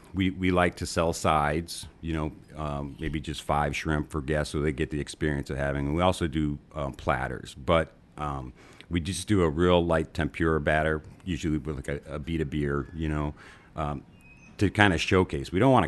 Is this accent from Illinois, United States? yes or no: yes; Chicago, Illinois, United States; I'm from Chicago.